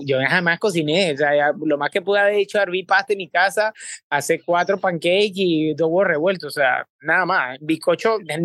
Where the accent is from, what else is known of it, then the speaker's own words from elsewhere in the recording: Panama; yo soy de Panamá, terminas el bachillerato